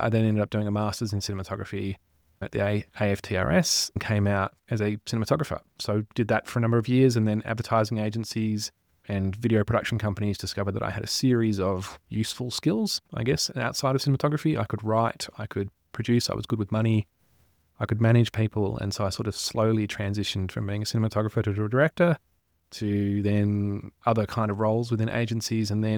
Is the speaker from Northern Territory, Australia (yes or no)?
no; Launceston, Tasmania, Australia; So I grew up in Tasmania, in Launceston, which is in the northern part of the state. It's a very beautiful place, and I think growing up there in the sort of late 1970s, early 1980s, all the way through to the 90s was a good childhood.